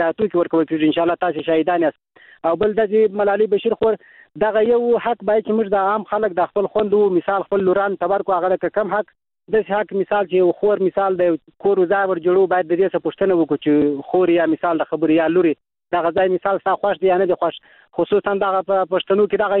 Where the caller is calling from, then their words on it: Helmand, Afghanistan; هلمند ولایت خورجانی